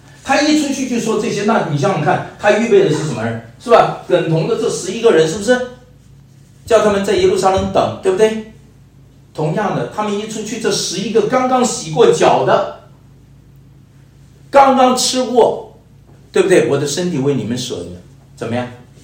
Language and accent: Chinese; Canada; 那我说这个容易，因为我来自加拿大。